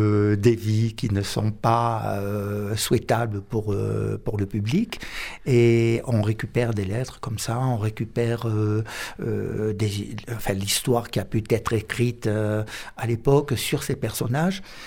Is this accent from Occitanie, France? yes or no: yes; Occitanie, France; accent: Cévenol; vous devez le voir à mon accent, c'est l'accent typiquement cévenol, et de par ma mère, et puis espagnol de par mon père, mais ça fait plus de 45 ans que j'habite le Diwa